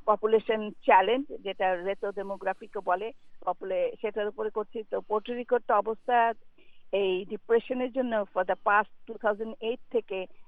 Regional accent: Dhaka, Dhaka Division, Bangladesh; moved away; আমরা তো বড় হয়েছি সত্যিকারের ফ্লাড ঢাকায় বাংলাদেশে যারা জন্মেছি

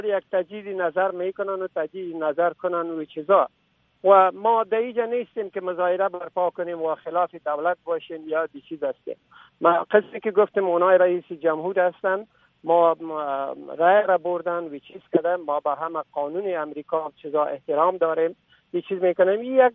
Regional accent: Afghanistan; من یک افغان هستم و ضمنش مسلمان هستم

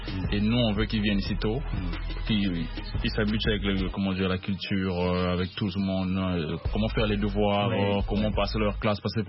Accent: Republic of the Congo; Je suis du Congo-Brazzaville.

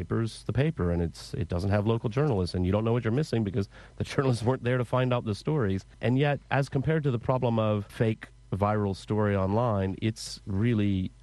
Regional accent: Huntsville, Alabama, United States; So I grew up in Huntsville, Alabama, and when I was a teenager, I was a newspaper delivery boy

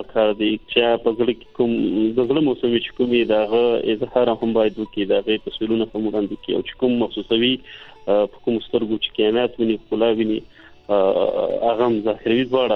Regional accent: Nangarhar, Afghanistan; now in Kohat, Pakistan; زه د افغانستان د ننګرهار ولایت یم، خاص کمینه دی بالا ولسوالۍ، اوس مهال په کوزه پښتونخوا کې په کوهار کې ژوند کوم.

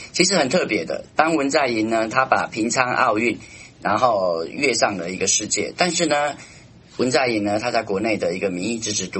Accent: Taiwan; 套句我们台湾话来讲

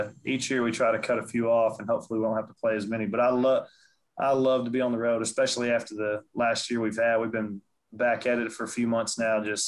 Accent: Texas, United States; And there's kind of growing up just north of Houston, there's like there's several different very strong influences that have been a part

